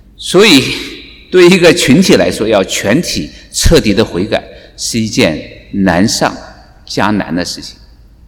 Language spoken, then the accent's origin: Chinese; China; 我们中国人见面一般说什么？打招呼，你吃了吗？